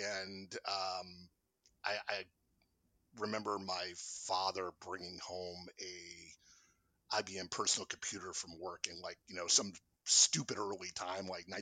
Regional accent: New York, United States; my former next door neighbor from growing up in New York

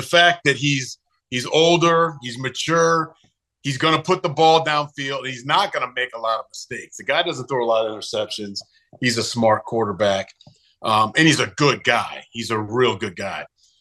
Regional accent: Florida, United States; I'm from Florida. First time I really saw snow.

